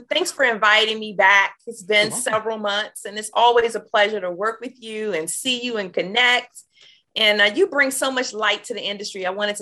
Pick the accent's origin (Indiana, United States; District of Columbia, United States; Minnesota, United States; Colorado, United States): District of Columbia, United States; Washington; I am from Washington, D.C., so I'm a Washington native.